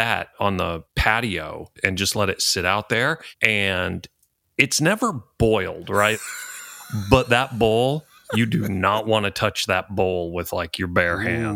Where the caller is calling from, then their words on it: Palm Springs, California, United States; I am still in lovely Palm Springs, California.